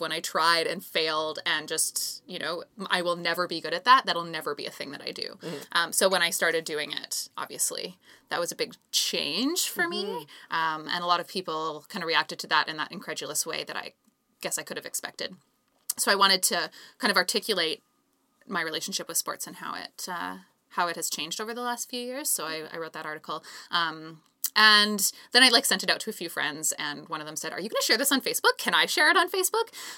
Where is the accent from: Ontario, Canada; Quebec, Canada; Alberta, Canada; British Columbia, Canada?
Alberta, Canada; Calgary; I grew up in Calgary, but my grandma did have a pool, so I don't really have a huge excuse.